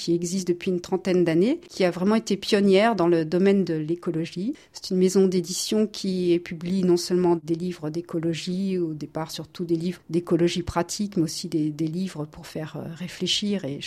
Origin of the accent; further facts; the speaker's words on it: Paris, Île-de-France, France; Et oui, je suis parisienne, donc je connais un peu les problèmes de la ville.